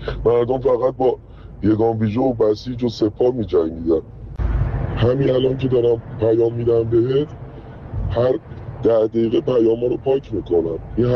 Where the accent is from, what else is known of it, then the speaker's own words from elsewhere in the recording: Iran; اینجا زندگیمونه، اینجا به دنیا آمدنمونه